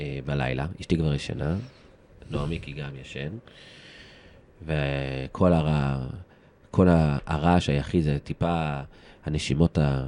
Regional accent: Jerusalem, Jerusalem District, Israel; אני ירושלמי שבאמת נהנה מהחומוס בפינתי בירושלים הכי הרבה שש, אני גר ברמב"ם מרכז, כן, אבל אני ירושלמי מנשמה.

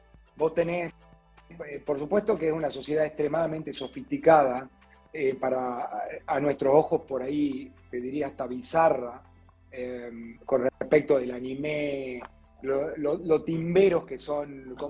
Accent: Argentina; Y pensándolo como argentino

